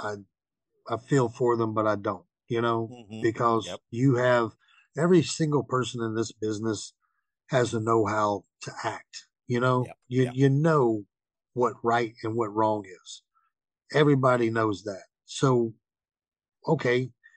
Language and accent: English; Waynesboro, Virginia, United States; You know, I'm a guy from Waynesboro, Virginia. Nobody's ever heard of that town.